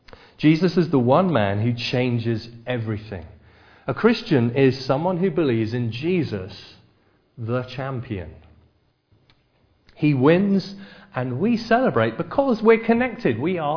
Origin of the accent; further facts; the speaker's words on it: Australia; now in London, United Kingdom; Well, I'm Australian, but I've lived in Highbury for a while, so I suppose I follow Arsenal.